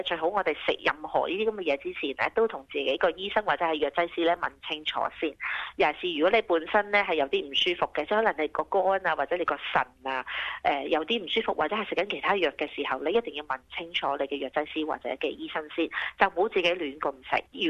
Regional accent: China

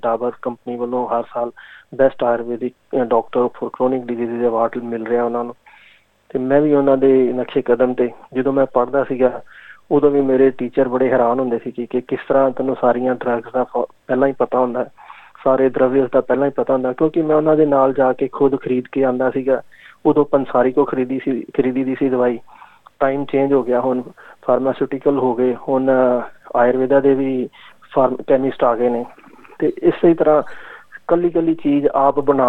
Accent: Amritsar, Punjab, India; born there; ਮੈਂ ਅੰਮ੍ਰਿਤਸਰ ਦਾ ਬੋਰਨ ਹਾਂ

